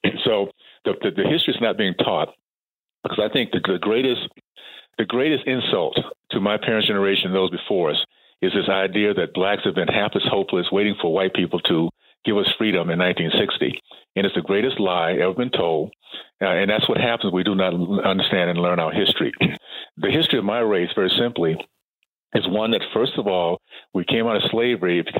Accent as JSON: {"language": "English", "town": "Tallahassee", "region": "Florida", "country": "United States", "tie": "born or raised there", "said": "I grew up in the Deep South, Tallahassee in the 60s, days of KKK, Jim Crow and segregation."}